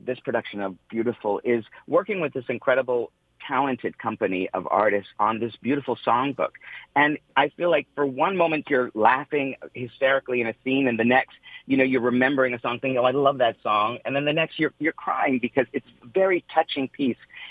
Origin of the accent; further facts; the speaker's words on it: Canada; now in United States; being a Canadian, I live down in the States, but to be back home in Canada